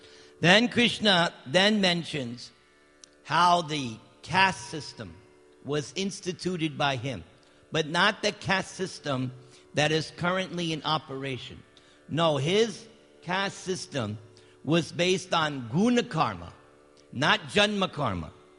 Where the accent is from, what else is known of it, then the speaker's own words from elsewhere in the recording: United States; I explained to the students, I'm American. I'm no different than you. I come from the same kind of family that you do.